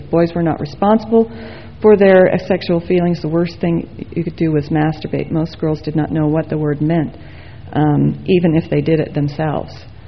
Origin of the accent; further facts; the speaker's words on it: Las Vegas, Nevada, United States; I grew up in the Las Vegas area the same time she did